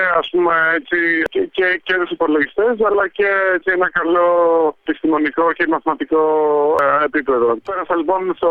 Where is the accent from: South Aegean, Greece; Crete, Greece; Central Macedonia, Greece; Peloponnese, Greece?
Crete, Greece; Είμαι από την Κρήτη, ναι. Και από τους δύο γονείς, ο παπάς είναι από τα Χανιά και η μαμά από την Ιεράπετρα.